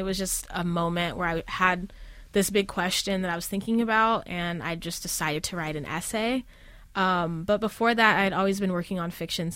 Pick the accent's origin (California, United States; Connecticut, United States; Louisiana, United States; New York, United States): California, United States; Oceanside; also born or lived in Ann Arbor; So I grew up in Oceanside, which is a military town.